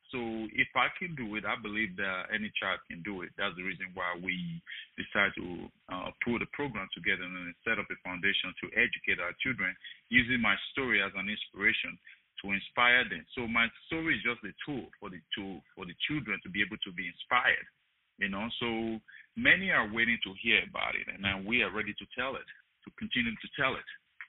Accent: Nigeria; born there; You know, I was born in Nigeria into a severe adversity

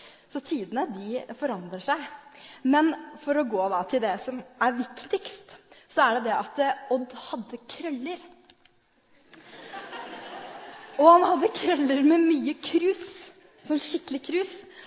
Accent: Drammen, Buskerud, Norway; Jeg er født og oppvokst i Drammen og vokste opp på Konnerud. Og der gikk jeg på Halmon barneskole

